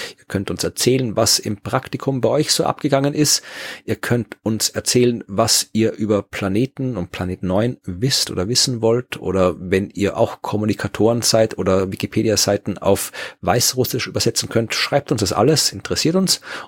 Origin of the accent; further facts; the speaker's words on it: Krems, Lower Austria, Austria; Am 20. Mai bin ich in Krems, meiner alten Heimat.